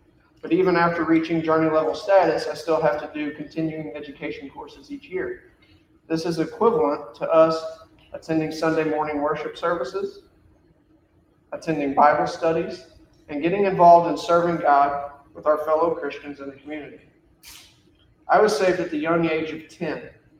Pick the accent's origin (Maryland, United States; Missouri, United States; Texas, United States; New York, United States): Missouri, United States; Potosi; now in Farmington, United States; I was raised around the Potosi area my whole entire life until I married my wife in 2013 and moved here to Farmington, to her hometown, to join this church.